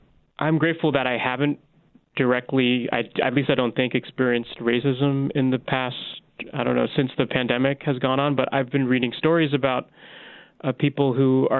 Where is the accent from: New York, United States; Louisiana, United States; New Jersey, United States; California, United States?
New Jersey, United States; I grew up in New Jersey. You know, I'm from New Jersey. I'm just as American as you are.